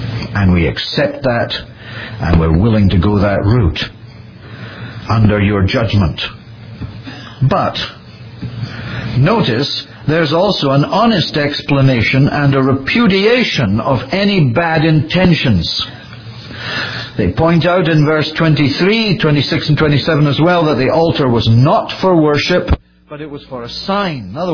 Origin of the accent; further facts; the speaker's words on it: Edinburgh, Scotland, United Kingdom; It reminded me of a monument in my hometown in Edinburgh